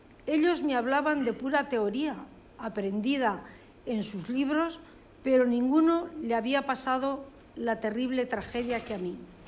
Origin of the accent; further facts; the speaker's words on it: Valencia, Valencian Community, Spain; madre de Emilio José, y vengo de Valencia